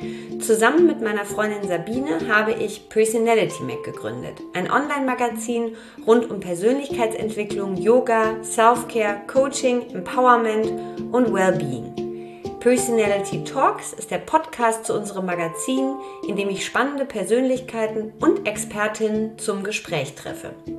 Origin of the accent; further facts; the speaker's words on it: Hamburg, Germany; in Hamburg in Winterhude, meiner alten Heimat.